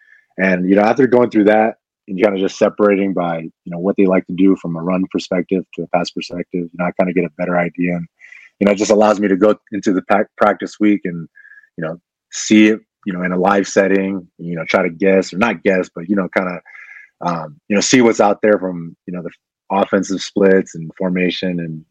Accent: Washington, United States; I mean, growing up in Washington, you know, I always watched those guys, you know, Bobby Wagner, you know, KJ Wright.

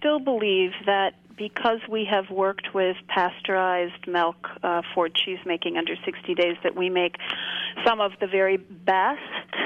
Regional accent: San Francisco, California, United States; In my hometown here.

